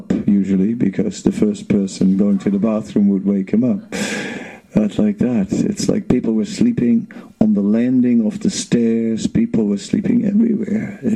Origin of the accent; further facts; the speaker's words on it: North Holland, Netherlands; English is a second language; So I grew up outside of Amsterdam in a nice town, a director's town.